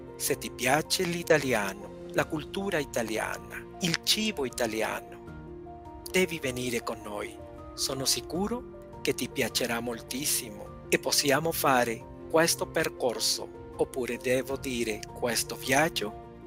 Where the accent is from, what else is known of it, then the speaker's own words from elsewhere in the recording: Mexico City, Mexico; Italian is a second language; sono della Città del Messico.